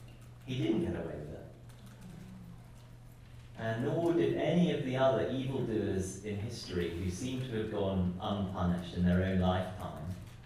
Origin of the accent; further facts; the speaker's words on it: Birmingham, West Midlands, United Kingdom; But there is a museum near where I grew up in Birmingham in England.